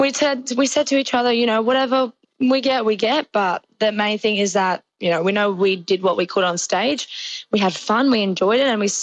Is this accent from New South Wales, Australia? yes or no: yes; Sydney, New South Wales, Australia; born and raised in Sydney, Australia has been, you know, that's where I live.